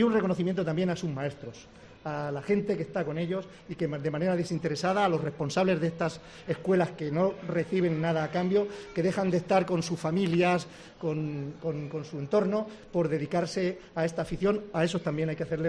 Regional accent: Spain; está en nuestros genes, no solo como españoles

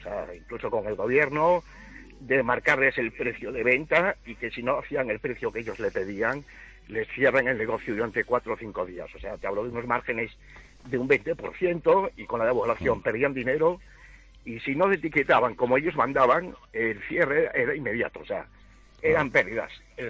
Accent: Venezuela; a la entrada soy de Venezuela, llevan cristados blindados y tintados

